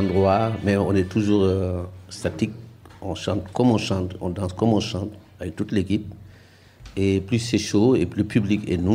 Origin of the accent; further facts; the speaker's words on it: Ziguinchor, Senegal; Ziguinchor, la région de la Casamance, où nous sommes nés.